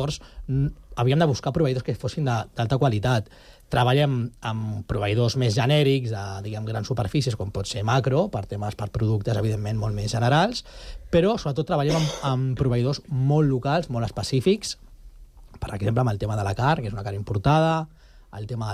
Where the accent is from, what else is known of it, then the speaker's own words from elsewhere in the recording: Catalonia, Spain; hi havia un repte de que som catalans